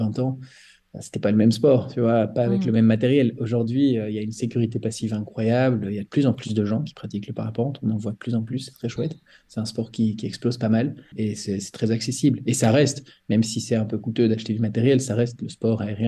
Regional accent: Belgium; je suis belge

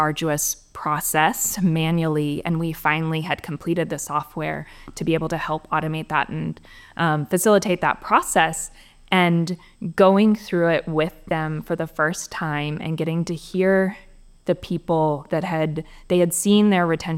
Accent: Oklahoma, United States; born there; now in DFW area, United States; So originally, born in Oklahoma. We can go all the way back.

